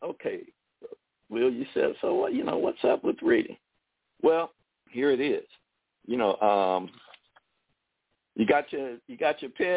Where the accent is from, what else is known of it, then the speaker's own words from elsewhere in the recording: India; When I was growing up in India, I knew that all this was true.